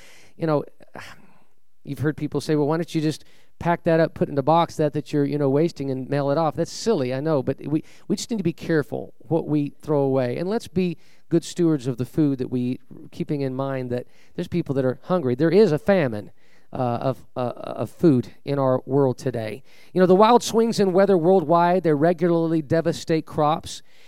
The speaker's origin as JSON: {"language": "English", "region": "California", "country": "United States", "tie": "born or raised there", "said": "I grew up in California, so I know I'm speaking from"}